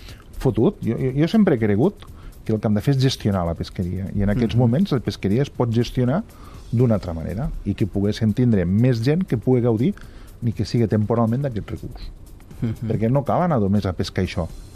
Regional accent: Catalonia, Spain; Com a catalans hem sigut l'únic país

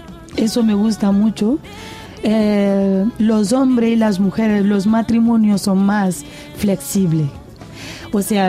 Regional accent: Guinea; Ahora mismo en mi país, Guinea, nuestro presidente ha hecho una cosa.

